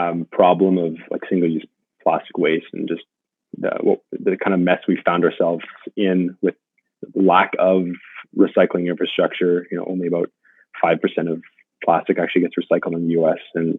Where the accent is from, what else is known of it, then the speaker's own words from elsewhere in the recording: Vancouver, British Columbia, Canada; I grew up in Vancouver